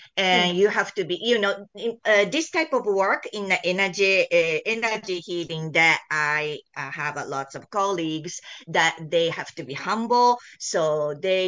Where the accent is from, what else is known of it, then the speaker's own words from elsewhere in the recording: Japan; English is a second language; Where I grew up in Japan, but probably many of the Asian country is the same.